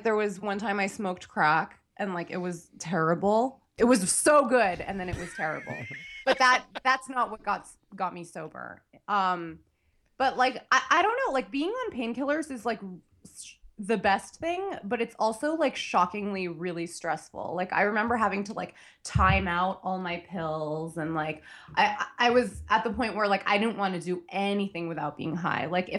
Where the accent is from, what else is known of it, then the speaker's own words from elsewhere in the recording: New York City, New York, United States; I grew up in New York City, so